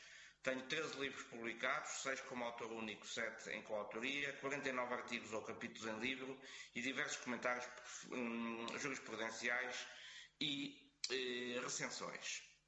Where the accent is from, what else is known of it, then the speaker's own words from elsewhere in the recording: Coimbra, Centro, Portugal; nasci, cresci, estudei em Coimbra, fui lá que naturalmente fui para a Faculdade de Direito da Universidade de Coimbra, tirei a licenciatura.